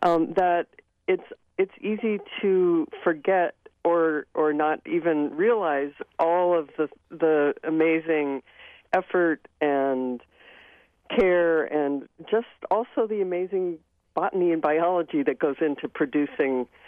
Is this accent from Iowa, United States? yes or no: yes; Iowa, United States; These days, I think Wisconsin is a state that has more diverse agriculture probably than my home state of Iowa.